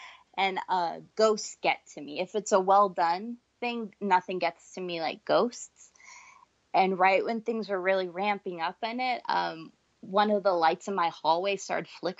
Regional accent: United States; it's October and I'm an American

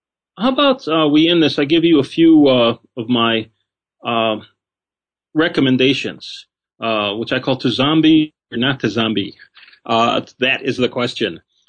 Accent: Detroit, Michigan, United States; You know, I come from Detroit, which was a city with problems.

